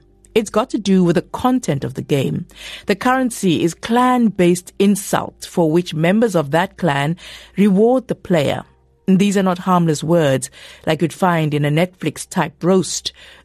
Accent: South Africa; I'm from South Africa. We've got lots of lions.

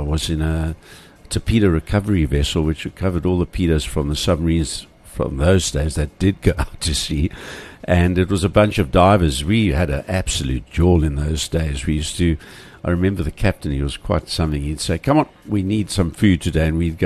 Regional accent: Cape Town, Western Cape, South Africa; I was born and bred in Cape Town, in a place called Milnerton. I don't know if you know Milnerton. It's on the beginning of the West Coast, and went to school at Milnerton High.

